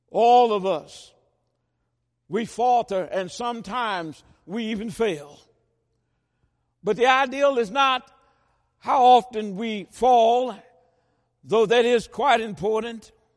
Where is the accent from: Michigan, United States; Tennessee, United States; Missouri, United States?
Tennessee, United States; I remember growing up in Tennessee, down in western Tennessee. My folk from Shelby County, one set was and the other set moved on. We moved up to northwest Tennessee.